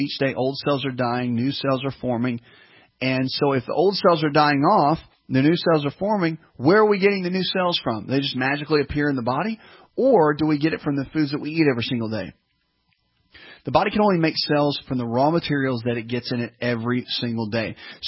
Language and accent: English; the South, United States; You know, I'm from the South, and clean your plate.